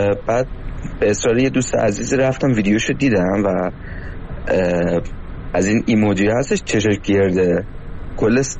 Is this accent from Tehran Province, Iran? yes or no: yes; Tehran, Tehran Province, Iran; من متولد و بزرگ شده تهرانم ولی ریشم تبریزیه